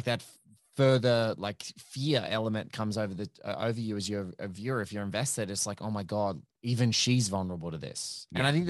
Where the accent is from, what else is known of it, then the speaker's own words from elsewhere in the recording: Australia; accent: Australian; not the other word that you thought I might've been saying because of my Australian accent.